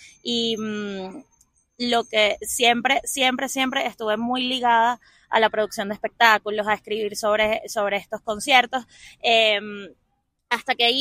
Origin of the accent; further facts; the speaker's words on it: Caracas, Capital District, Venezuela; moved away as an adult; now in Bogotá, Colombia; tengo 6 años en Bogotá y soy de Caracas, Venezuela.